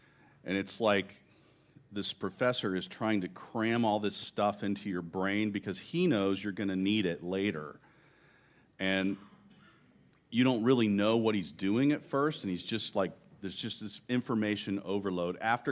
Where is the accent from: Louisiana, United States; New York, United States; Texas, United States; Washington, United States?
Texas, United States; Houston; So, I grew up in Houston, Texas. More importantly, I learned to drive in Houston, Texas.